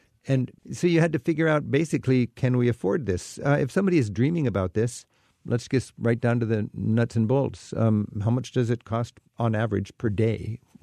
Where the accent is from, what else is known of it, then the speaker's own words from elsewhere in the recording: Edmonds, Washington, United States; and it just happens to be in my hometown, Edmonds, Washington.